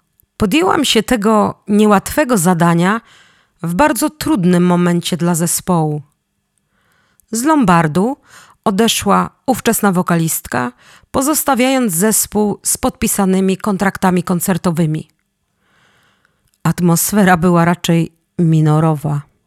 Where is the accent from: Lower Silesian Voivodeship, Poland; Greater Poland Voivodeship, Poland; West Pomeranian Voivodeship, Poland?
Greater Poland Voivodeship, Poland; Poznań; Jestem poznanianką, mam waleczną naturę.